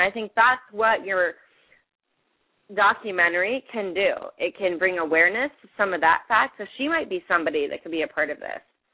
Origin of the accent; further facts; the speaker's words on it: Columbus, Ohio, United States; I'm from Columbus, Ohio, white girl, blonde hair, red hair now